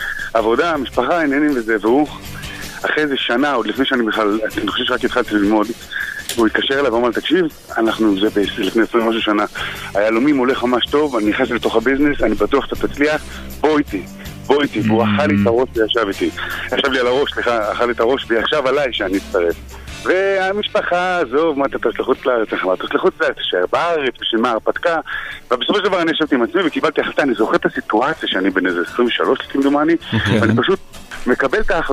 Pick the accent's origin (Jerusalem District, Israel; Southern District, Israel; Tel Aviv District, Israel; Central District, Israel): Tel Aviv District, Israel; Herzliya; חבורה, אנחנו חברי ילדות, גדלנו כולנו יחד בהרצליה